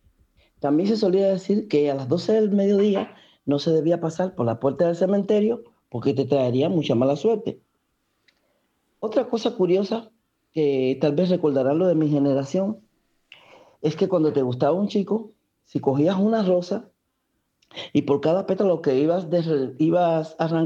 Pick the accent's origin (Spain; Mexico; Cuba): Cuba; pueblo de campo en Cuba. Y les quiero comentar sobre algunas de las supersticiones curiosas que existían en mi pueblo